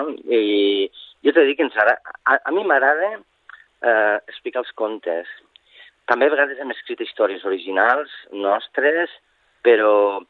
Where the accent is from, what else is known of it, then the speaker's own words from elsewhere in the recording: Lleida, Catalonia, Spain; Tot i que soc de Lleida, des del principi em sonen una mica aquestes cases de l'Eixample, de sostre alt